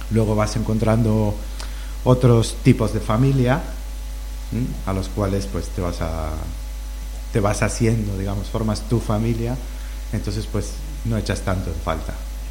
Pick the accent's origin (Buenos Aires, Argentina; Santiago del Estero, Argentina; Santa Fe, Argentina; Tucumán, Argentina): Buenos Aires, Argentina; moved away as an adult; also born or lived in Formosa, Argentina; now in Canary Islands, Spain; Pues yo nací en Formosa, que está en el norte de Argentina. Estuve viviendo allí hasta los 6 años por ahí. Y luego me fui a vivir a Buenos Aires, que ahí viví hasta los 21, que fue cuando me vine a... cuando viajé a Canarias.